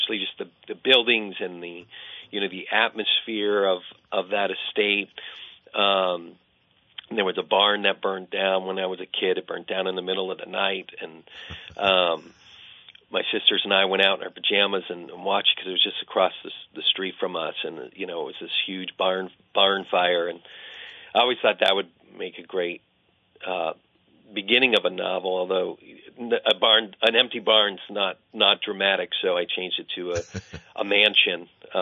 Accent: Shelburne, Vermont, United States; It's loosely inspired by, you know, I grew up in Shelburne.

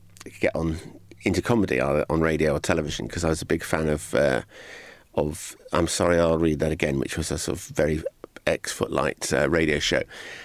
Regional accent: South West England, United Kingdom; I was born in Cornwall, but my parents are from Lancashire, so I don't feel particularly Cornwall. I have a strong affection for Cornwall, my native county, but I when I was growing up there, I was considered a bit of a northerner

